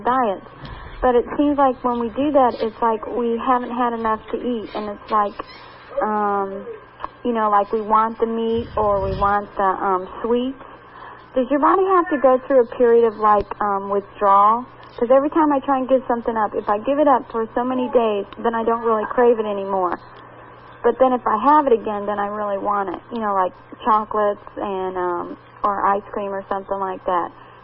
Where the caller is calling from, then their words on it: Sarasota, Florida, United States; Hello, I'm calling from Sarasota.